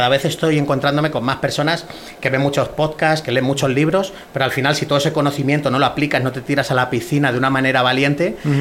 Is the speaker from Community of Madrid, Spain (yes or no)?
yes; Madrid, Community of Madrid, Spain; yo vengo de la UBA de Vallecas, que es un barrio de absorción de chabolismo, de Madrid